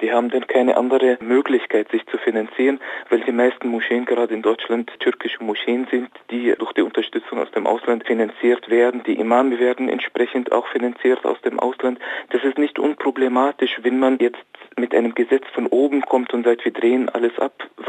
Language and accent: German; Austria; Ich komme selbst aus Österreich.